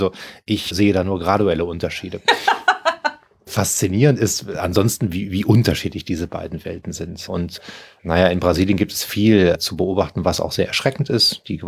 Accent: Cologne, North Rhine-Westphalia, Germany; meiner Heimatstadt Köln

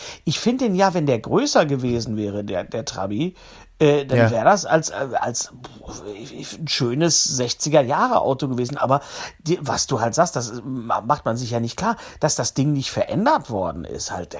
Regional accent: Bochum, North Rhine-Westphalia, Germany; born there; bin ja aus einer Autofamilie. Ja, meine Eltern kamen ja aus Rüsselsheim nach Bochum. Deswegen bin ich ja in den Bochum geboren, wegen Opel. Und hier war eine Opelstadt.

